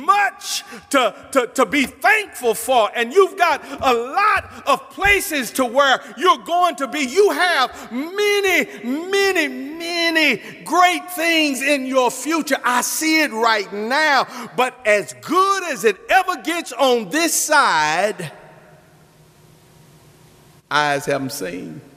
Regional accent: Dallas, Texas, United States; born there; I never wanted to pastor in Dallas, Texas. I was born in Parkland Hospital. I went to school, Wilma Hutchins High School.

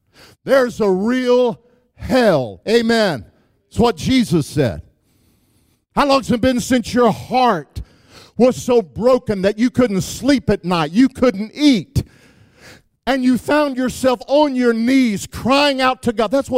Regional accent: Wichita Falls, Texas, United States; I mean, I grew up in Wichita Falls, Texas. I mean, the only thing, we got a barbecue stand, a beer joint, and a Baptist church on every corner in Wichita Falls, Texas.

